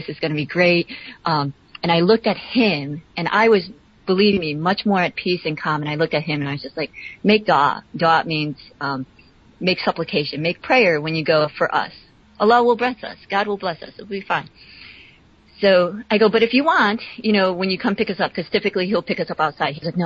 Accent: United States; born there; and my girls also realize I'm American born.

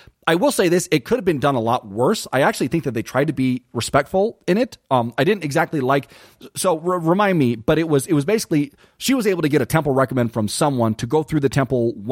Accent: Detroit, Michigan, United States; now in Rexburg, United States; here in Rexburg, Idaho, you might not get a lot of people asking that question, but I'm not from Rexburg. I'm from Detroit, and I have a lot of friends who know that I'm Mormon.

